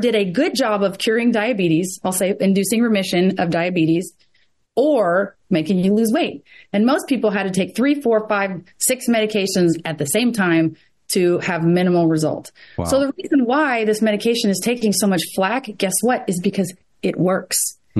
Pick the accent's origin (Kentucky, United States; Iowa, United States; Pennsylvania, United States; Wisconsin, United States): Kentucky, United States; And I don't think either pronunciation is right or wrong. I'm from Kentucky, so I say